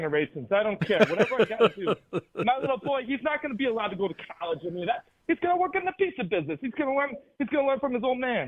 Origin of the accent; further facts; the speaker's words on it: Illinois, United States; I tell people I'm from Illinois, they say, oh, you're from Chicago? I said, no, I'm not from that place. Yeah, I'm from the, you know, I'm from the west.